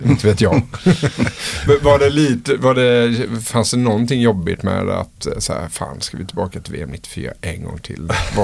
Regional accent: Småland, Sweden; Jag blir så ofattbart stolt som smålänning när jag ser Tommy Svensson.

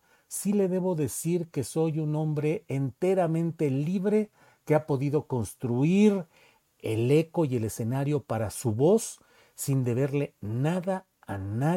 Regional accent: San Luis Potosí, Mexico; now in Mexico City, Mexico; cuando yo salí de San Luis Potosí y rumbo a la Ciudad de México para buscar incorporarme al periodismo nacional

